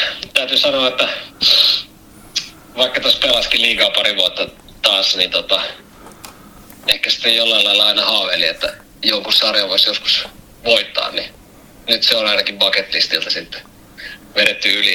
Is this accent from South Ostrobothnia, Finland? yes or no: no; Vantaa, Uusimaa, Finland; Niin mä oon kotoisin täältä Länsi-Vantaalta ja asun täällä edelleen